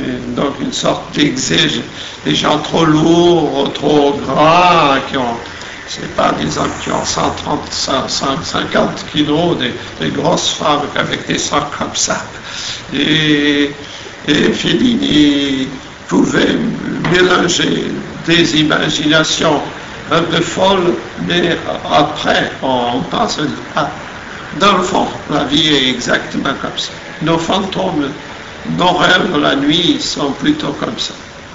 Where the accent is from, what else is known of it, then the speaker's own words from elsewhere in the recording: Porto, Porto District, Portugal; French is a second language; je cherche du côté de ma ville natale, qui est Porto, du fleuve.